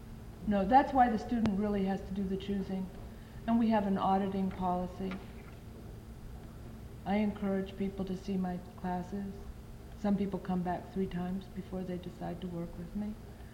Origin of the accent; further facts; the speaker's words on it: Miami, Florida, United States; I grew up in Miami, Florida.